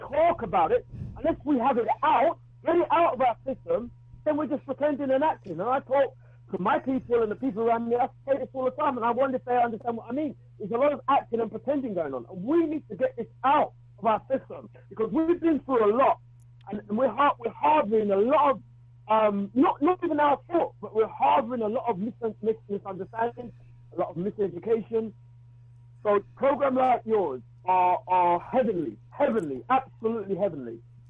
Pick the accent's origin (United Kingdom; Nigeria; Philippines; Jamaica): Jamaica; And remember, we come from Jamaica. So, I'm a person who traveled.